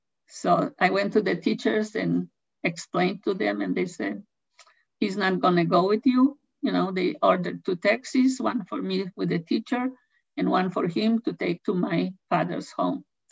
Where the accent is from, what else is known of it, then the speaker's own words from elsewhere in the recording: Poland; English is a second language; now in Israel; "No, I'm from Poland."